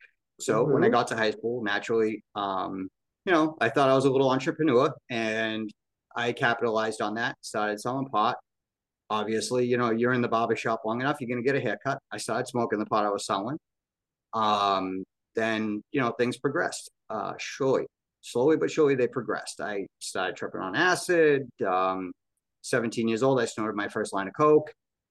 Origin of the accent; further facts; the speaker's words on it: Massachusetts, United States; I was born in Boston, Massachusetts. Raised not too far from there.